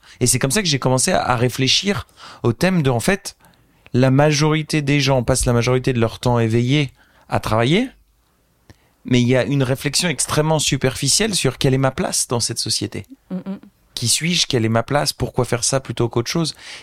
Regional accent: Hauts-de-France, France; moved away as an adult; also born or lived in Argentina; je viens du nord de la France, de ouais. Picardie, et ma maman, mon papa est français, ma mère est égyptienne, sa famille est italienne libanaise.

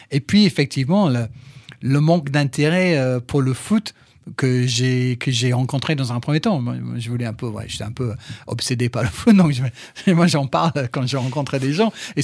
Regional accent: Manchester, North West England, United Kingdom; now in France; Ce qui m'a surpris dans un premier temps, c'est que je venais de Manchester.

